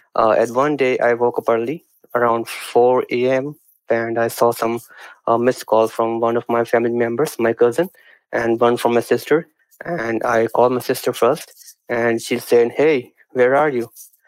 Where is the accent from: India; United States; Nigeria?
India; Punjab; Like, I come from the Punjab in India.